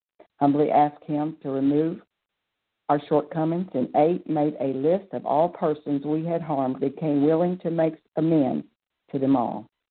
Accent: Pensacola, Florida, United States; I'm from Pensacola, Florida

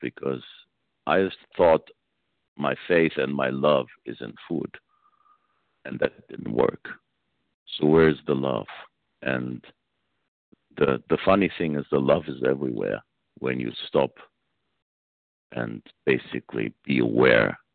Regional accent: Florida, United States; I'm from Florida.

